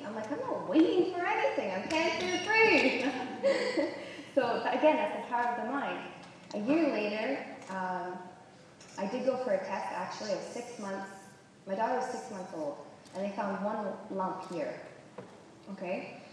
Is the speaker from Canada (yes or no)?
yes; Ontario, Canada; now in Montreal, Canada; I always wanted to move to Montreal. I was from Ontario, and I found my way there. I moved there alone with my daughter